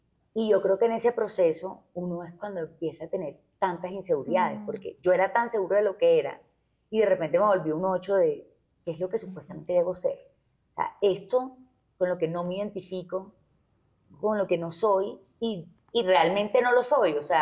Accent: Barranquilla, Atlántico, Colombia; Yo vengo de una ciudad complicada. O sea, a mí me encanta Barranquilla, yo soy súper barranquillera y orgullosa de ser barranquillera

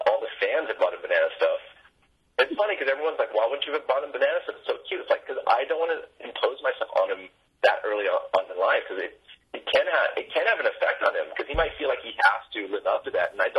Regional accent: Texas, United States; now in Los Angeles, United States; I grew up in Texas, and there's a lot of fried chicken out there.

